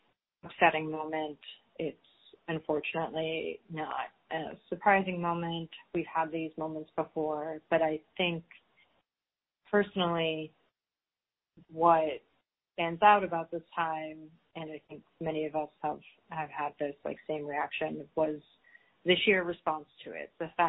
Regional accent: Connecticut, United States; I'm originally from Connecticut, from a very white town

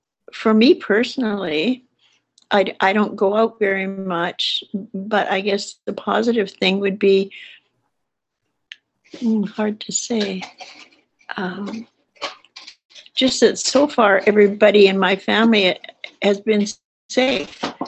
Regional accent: Canada; born there; I'm 86 years old. And my race, I was born in Canada, but my parents, both from England, British.

